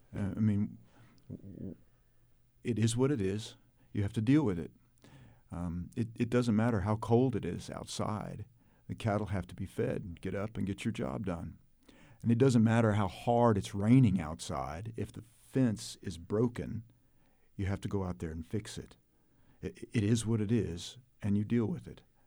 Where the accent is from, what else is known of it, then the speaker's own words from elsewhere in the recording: Missouri, United States; So I grew up in the Ozark Mountains of Missouri. My family had a farm, so I grew up doing chores, hauling hay and feeding livestock and building fence and picking rocks.